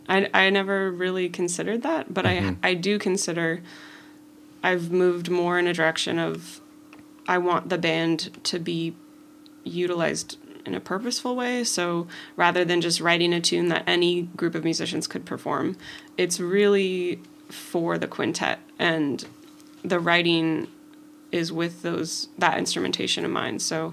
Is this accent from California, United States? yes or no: no; Seattle, Washington, United States; Yeah, I grew up in Seattle. Went to Washington Middle School, Garfield High School, both esteemed music, jazz programs.